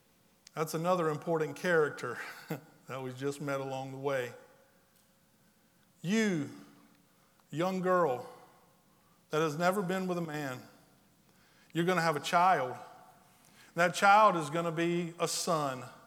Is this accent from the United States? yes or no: yes; Wallace, South Carolina, United States; I grew up in Wallace. So when you tell people where you live, you say, well, you know where Bennettsville is, right? Yeah, well, right there by Bennettsville.